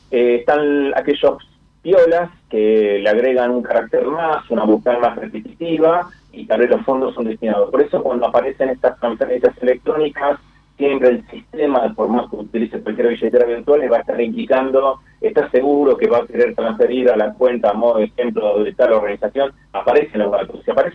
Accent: Argentina; sigamos trabajando juntos como argentinos que nos reconocemos

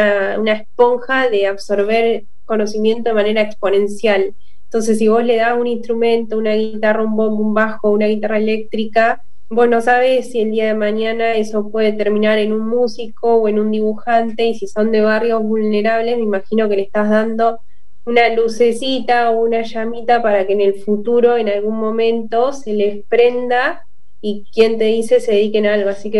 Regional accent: Ayacucho, Buenos Aires Province, Argentina; now in Tandil, Argentina; soy de Ayacucho, soy veterinaria, tengo 25 años y trabajo en Tandil actualmente.

